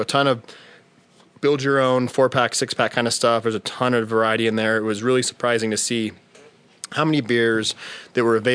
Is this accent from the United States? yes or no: yes; Utah, United States; Beer, it's special to my heart because I grew up in Utah